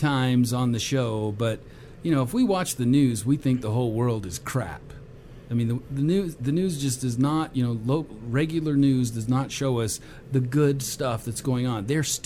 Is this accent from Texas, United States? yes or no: yes; Texas, United States; I'm from Texas. Does that help?